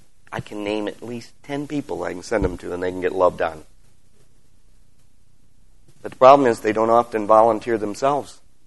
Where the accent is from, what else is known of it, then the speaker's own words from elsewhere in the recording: Michigan, United States; Or in my case, I came from Michigan.